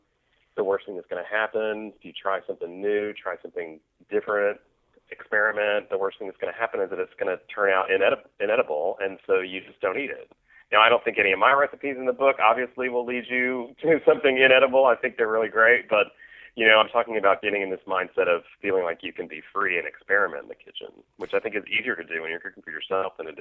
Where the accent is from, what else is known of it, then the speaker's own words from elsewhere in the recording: Texas, United States; So I'm from West Texas, so there are a lot of Southwestern flavors that show up in the book.